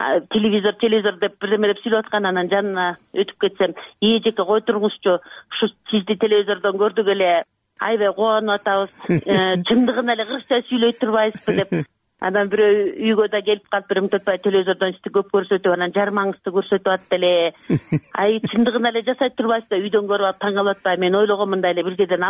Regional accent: At-Bashy, Naryn Region, Kyrgyzstan; Өзүм Атташта туулуп өскөм.

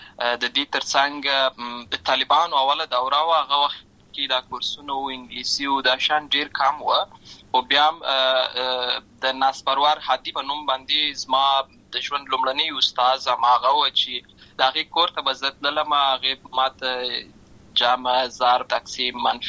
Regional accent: Lashkar Gah, Helmand, Afghanistan; also born or lived in Uruzgan; زه په اصل کې د اوروزګان ولایت یم، اما زه په هلمند ولایت لشکرګاه کې پیدا شوی یم،

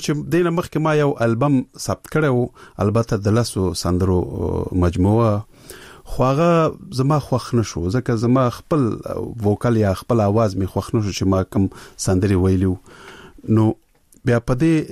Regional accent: Peshawar, Khyber Pakhtunkhwa, Pakistan; زه ورکوټه په پېښور کې لوی شوی یم.

